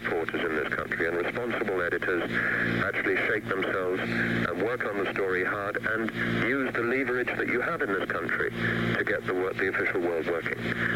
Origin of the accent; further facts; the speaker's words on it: United Kingdom; When you introduced me, you referred to me as a British reporter. That I certainly am